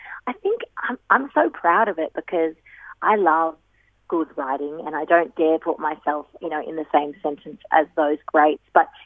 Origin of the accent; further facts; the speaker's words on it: Violet Town, Victoria, Australia; growing up in Violet Town and growing up, you know, in this really isolated sort of bushy 60 acres of nothing but forest and plants and trees and animals